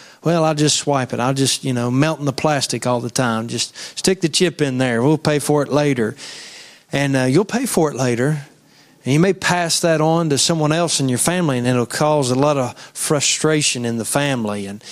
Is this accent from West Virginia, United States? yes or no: yes; West Virginia, United States; And I said, "I'm from West Virginia."